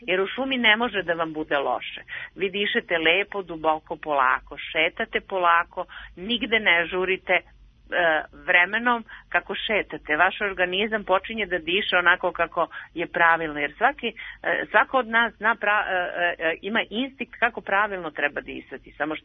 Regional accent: Serbia; Nadamo se da mi kao zemlja, kao Srbija, imamo jako lepih prirodnih staništa

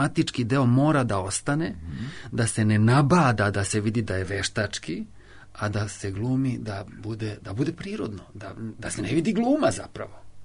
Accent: Belgrade, Serbia; born there; sam rođen u Beogradu.

